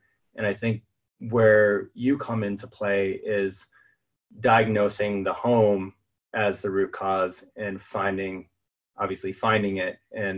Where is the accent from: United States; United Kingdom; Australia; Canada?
United States; New England; I've definitely had my personal experiences with mold growing up in New England.